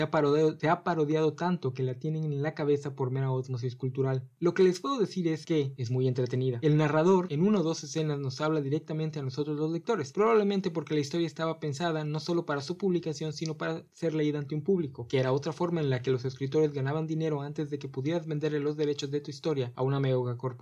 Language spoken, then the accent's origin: Spanish; Mexico; Como mexicano es poco probable que la comida inglesa me parezca sabrosa, con su fama de insípida